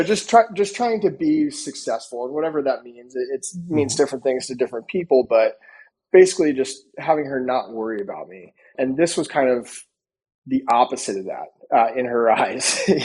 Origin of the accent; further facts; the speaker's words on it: Medford, New Jersey, United States; So grew up in South Jersey, a town called Medford.